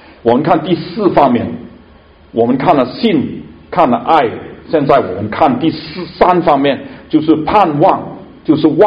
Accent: Hong Kong; 我是从香港来的从中国来的

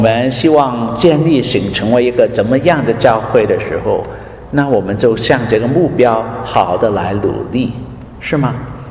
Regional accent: Guangdong, China; 很有那个我们广东人呢，香港人呢，他头脑这个转速很快的

